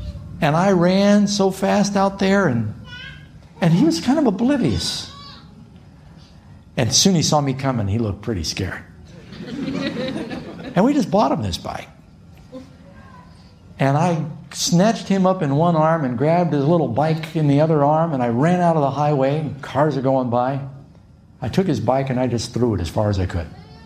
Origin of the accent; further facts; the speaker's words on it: New York City, New York, United States; We grew up in New York City. The subway in New York.